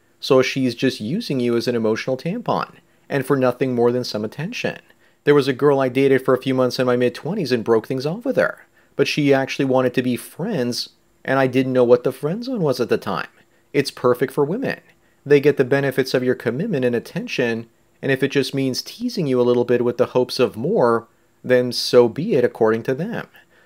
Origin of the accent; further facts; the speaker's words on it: Canada; As a Canadian, I'm sorry for saying that because we do say that a lot, eh?